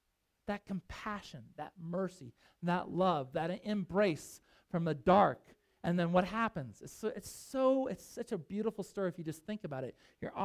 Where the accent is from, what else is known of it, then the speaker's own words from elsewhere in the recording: Jackson, Wyoming, United States; I grew up in Jackson, Wyoming.